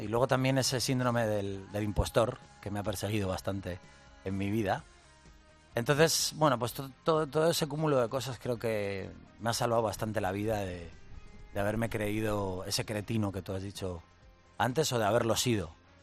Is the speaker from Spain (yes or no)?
yes; Madrid, Community of Madrid, Spain; tenemos la suerte de tener un público súper fiel en mi tierra, en Madrid.